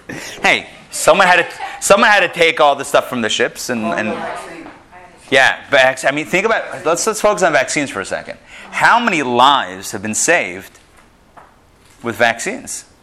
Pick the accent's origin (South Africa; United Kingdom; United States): United States; Pittsburgh, Pennsylvania; We were one of the holdouts in growing up in Pittsburgh. We had a rotary phone.